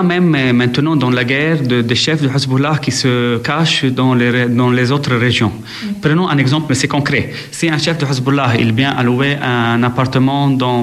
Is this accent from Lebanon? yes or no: yes; Lebanon; comme moi-même, je suis Libanais.